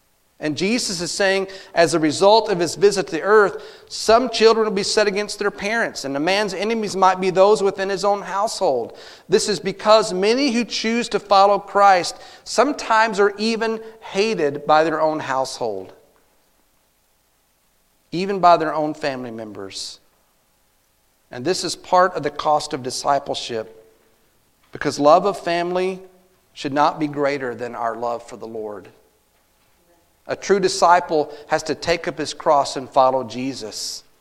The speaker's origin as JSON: {"language": "English", "region": "Texas", "country": "United States", "tie": "born or raised there", "lives_now": "Missouri", "said": "I grew up in Texas, and God called me to Missouri, and that's about 11-hour drive from where I'm from."}